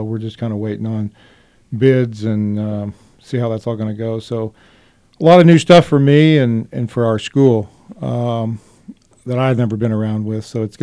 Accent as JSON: {"language": "English", "region": "Kansas", "country": "United States", "tie": "born or raised there", "said": "I grew up in Western Kansas, went to K-State to get my undergraduate degree"}